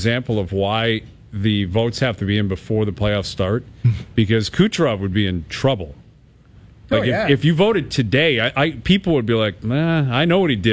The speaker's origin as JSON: {"language": "English", "town": "Detroit", "region": "Michigan", "country": "United States", "said": "I'm in from Detroit."}